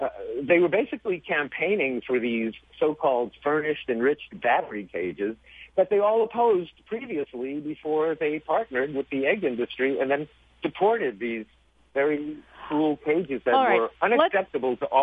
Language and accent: English; New York, United States; So growing up in New York, I thought peas and carrots grew in cans. Salami came from a salami tree.